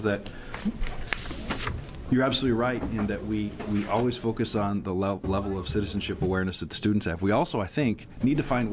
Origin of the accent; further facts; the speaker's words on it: United States; Now, again, I come from Polk County, so maybe, you know, you could argue the fact.